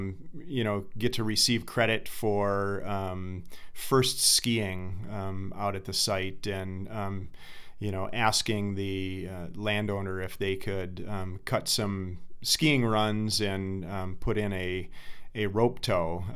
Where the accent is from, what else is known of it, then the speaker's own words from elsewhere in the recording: Rochester, New York, United States; moved away as an adult; also born or lived in Virginia; now in Colorado, United States; I am not a Colorado native. I am a New York native.